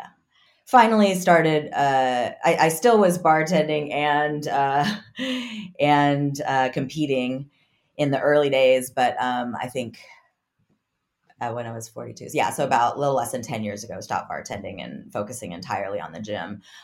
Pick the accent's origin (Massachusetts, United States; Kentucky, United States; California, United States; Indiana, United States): California, United States; Palo Alto; So, I grew up in Palo Alto, and I would say that most of the kids at my school who listened to metal hung out in the stoner section